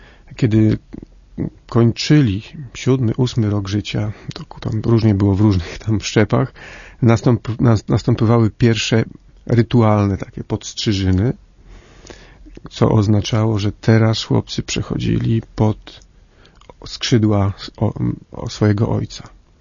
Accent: Kraków-Częstochowa Upland, Poland; w tej części kraju, gdzie ja się wychowywałem, na Jurze Krakowsko-Częstochowskiej

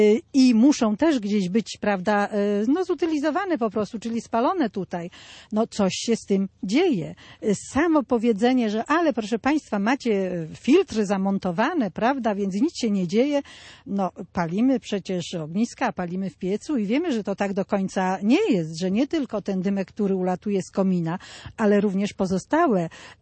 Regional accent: Milicz, Lower Silesian Voivodeship, Poland; Jestem mieszkanką Milicza. Mieszkam tutaj od urodzenia i tak jak pani zauważyła, niedaleko spalarni.

